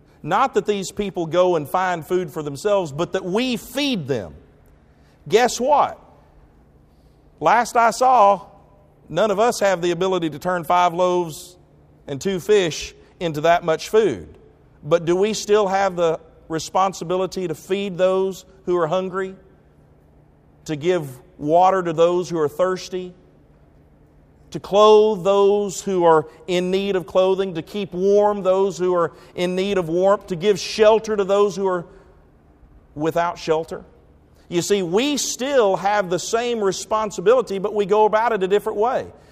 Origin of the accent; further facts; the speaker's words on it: Henderson, Tennessee, United States; I grew up in Henderson, Tennessee.